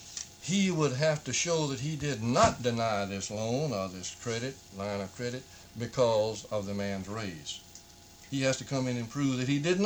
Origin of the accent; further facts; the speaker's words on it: South Carolina, United States; I do not believe in discriminating against anyone, though I am from South Carolina. A lot of people would say, oh, well, you're just a rabid Southerner and a right-winger.